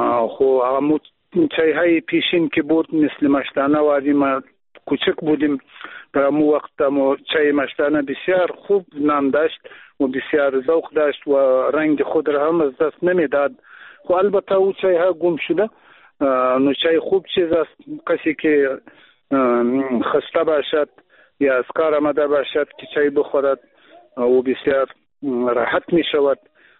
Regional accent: Afghanistan; first language Pashto; Persian is a second language; البته اگر چی ما هم امو زبان مادری ما پشتو است، بعضم بادری چند گفته میتانیم کم کم

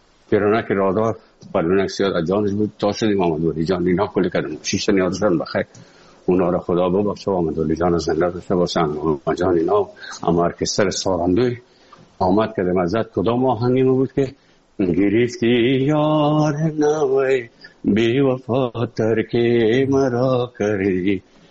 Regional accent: Afghanistan; moved away as an adult; also born or lived in Moscow; از افغانستان برامدیم آمدیم سه مسکو 4 سال مسکو

